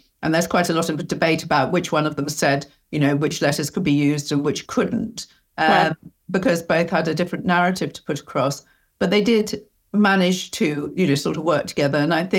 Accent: Torquay, South West England, United Kingdom; born there; And I mean, although I was born in Torquay, so the home of Agatha Christie, and so, you know, she had always been there in my life in a way.

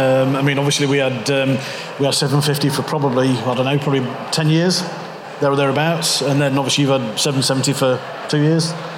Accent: Sweden; We're both from Sweden, aren't we?

